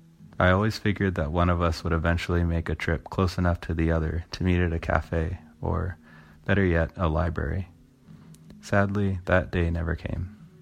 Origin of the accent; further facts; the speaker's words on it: Arizona, United States; born there; She was born in Massachusetts. I was born in Arizona. We grew up with very different cultural reference points throughout our lives